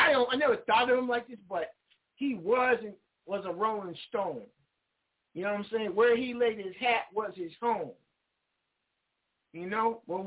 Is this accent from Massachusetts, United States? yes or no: yes; Boston, Massachusetts, United States; I like them Boston creams. I'm from Boston, man.